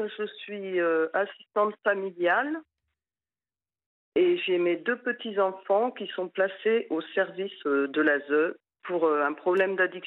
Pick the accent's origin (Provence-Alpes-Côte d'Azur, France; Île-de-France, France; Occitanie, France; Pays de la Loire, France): Pays de la Loire, France; Le Maine-et-Loire.